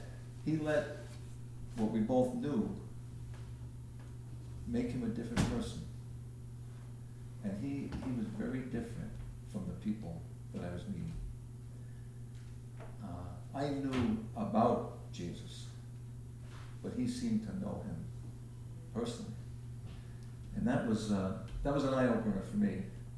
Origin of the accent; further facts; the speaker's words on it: Bronx, New York, United States; Some of you know, I grew up in the Bronx with two brothers and had a loving family.